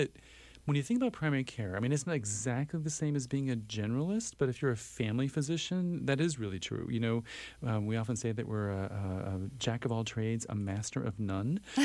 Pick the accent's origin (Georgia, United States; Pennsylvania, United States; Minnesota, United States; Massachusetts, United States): Minnesota, United States; New Ulm; also born or lived in overseas; So I'm a Minnesota kid. I was born in New Ulm. I had a chance to live overseas at one point in my life when I was a young person. But I've spent the rest of my life in Minnesota.